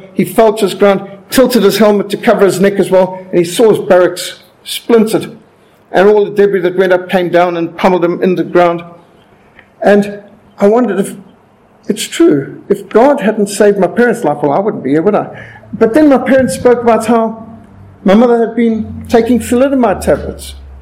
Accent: Cape Town, Western Cape, South Africa; born there; I was born in Cape Town.

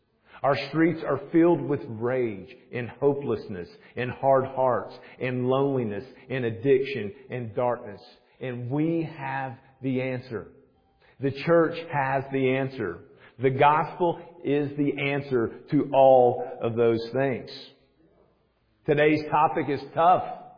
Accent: Nashville, Tennessee, United States; now in Smyrna, United States; I'm an old Nashvilleian. Been here for over 50 years. I grew up in South Nashville and got married, lived in Knowlesville for a little bit, lived in Franklin for a little bit. Now I'm in Smyrna

